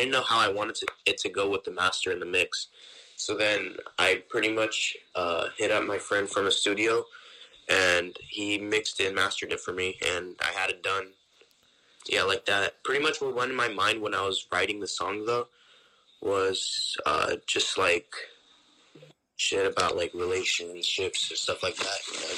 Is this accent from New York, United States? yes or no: no; Los Angeles, California, United States; I'm from Los Angeles, California.